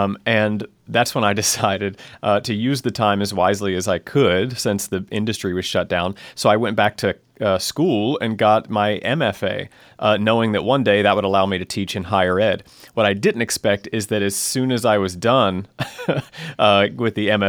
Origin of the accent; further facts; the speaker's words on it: Virginia, United States; The nutshell version is I grew up in Virginia and I took an interest to, you know, theater and singing and these things.